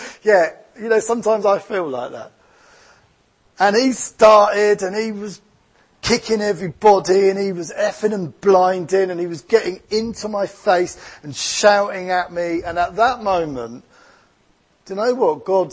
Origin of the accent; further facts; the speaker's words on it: East of England, United Kingdom; accent: Essex English; So I'm going to pronounce it in my Essex English accent, okay?